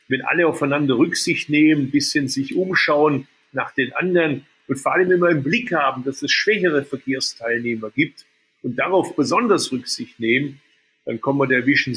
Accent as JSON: {"language": "German", "region": "Baden-Württemberg", "country": "Germany", "tie": "born or raised there", "said": "Da meine Geburtsstadt mitten im Tal ist, hat es mir auch geholfen, fit zu bleiben. Denn wenn man auf die Schwäbische Alb hoch wollte, dann musste man in die Pedale treten."}